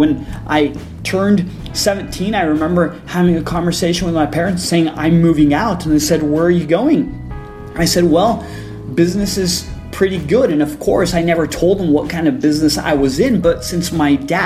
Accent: El Paso, Texas, United States; I grew up in El Paso, which is border town with Juarez.

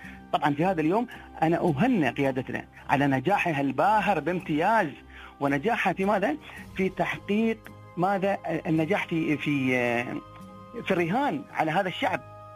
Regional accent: United Arab Emirates; وكلنا لك يا بلادي الإمارات

